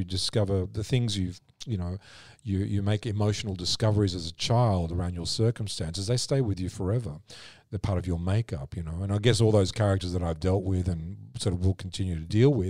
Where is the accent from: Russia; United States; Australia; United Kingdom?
Australia; like as an Australian, you know, like so that you have this sort of protected area, but still the outside world is where you're going to have to live.